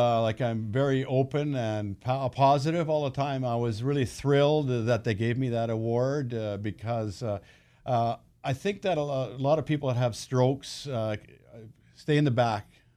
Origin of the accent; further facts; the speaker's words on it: Canada; I grew up in Canada where it was cold out, minus 20 below, January and February.